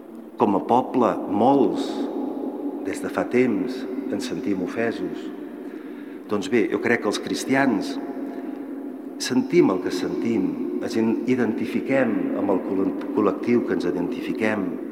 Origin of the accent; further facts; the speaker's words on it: Catalonia, Spain; Veure el que està fent l'Estat profundament em fereix com a català.